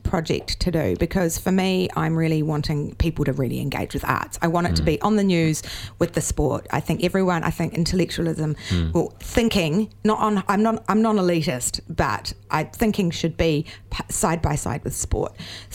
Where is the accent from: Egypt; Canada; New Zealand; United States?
New Zealand; as a New Zealander, I've grown up as seeing Tiki as an embryonic symbol